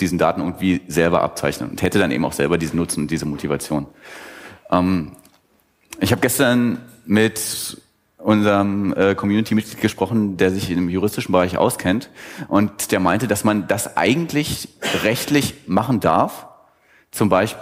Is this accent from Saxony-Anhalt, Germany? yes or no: yes; Magdeburg, Saxony-Anhalt, Germany; Und ich komme jetzt aus Magdeburg, Sachsen-Anhalt.